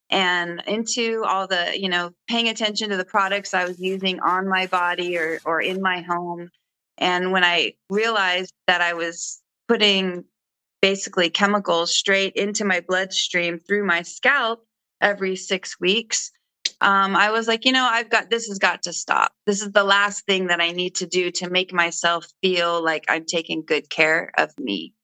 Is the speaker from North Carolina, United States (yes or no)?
no; Los Angeles, California, United States; I grew up in Los Angeles, and I just returned after 30 years to the LA area.